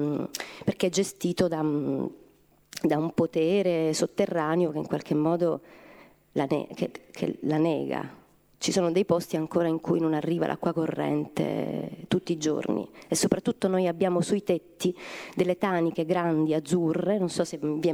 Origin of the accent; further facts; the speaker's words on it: Palermo, Sicily, Italy; born there; È casuale che io sia finita a Palermo, che io sia nata a Palermo o comunque che ci sia tornata, perché potevo anche non tornare. Sono stata come raccontavo poi ad Andrea nell'intervista, tanti anni lontana dalla mia città